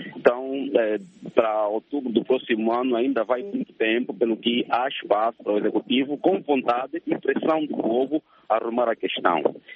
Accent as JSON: {"language": "Portuguese", "country": "Angola", "said": "eu penso que devíamos todos, enquanto angolanos, pressionar"}